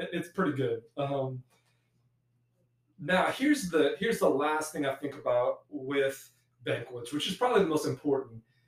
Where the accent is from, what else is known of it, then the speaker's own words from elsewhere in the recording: Louisiana, United States; the longer I'm away from South Louisiana, the more that I'm going to think about this